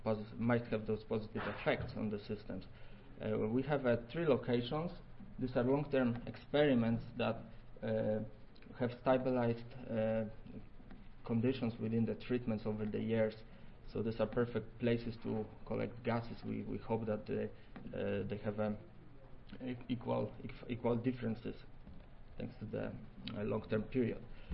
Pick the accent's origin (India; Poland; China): Poland; accent: Polish; English is a second language; now in Madison, United States; And I will be presenting to you today, you know, with the beautiful Polish accent.